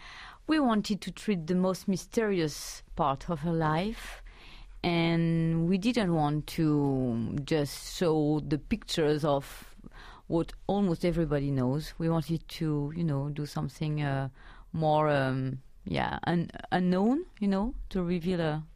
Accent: Montluçon, Auvergne-Rhône-Alpes, France; I grew up in Montluçon, which is, I don't know in miles, but in kilometers, it's like 60 kilometers. Yes, and we are from the Auvergne volcanoes

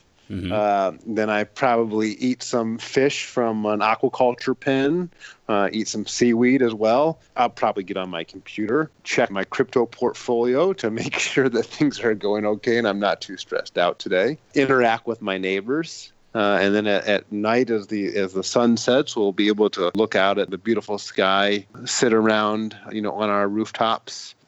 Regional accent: United States; I mean, I don't want to complain as an American.

